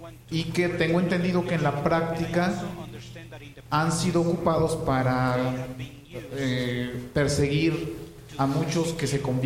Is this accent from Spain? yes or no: no; Mexico; de México.